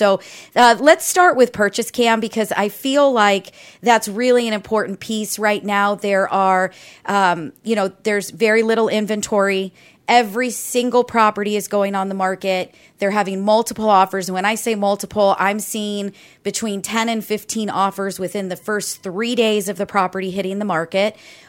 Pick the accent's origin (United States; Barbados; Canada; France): United States; Midwest; now in California, United States; I guess I'm from the Midwest originally, but I'm definitely a Cali girl, and I'm not leaving anytime soon.